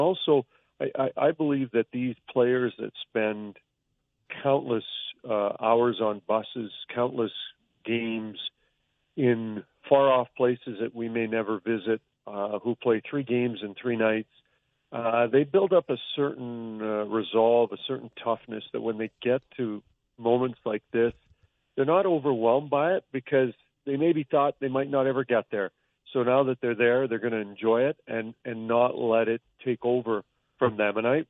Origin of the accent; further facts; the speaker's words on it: Edmonton, Alberta, Canada; As a guy who was born and raised in Edmonton, worked elsewhere and came home to Edmonton